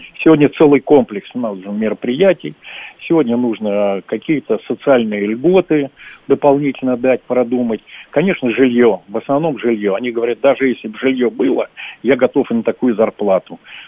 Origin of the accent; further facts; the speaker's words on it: Moscow, Russia; И сегодня, ну, мы москвичи, вот, мы смотрим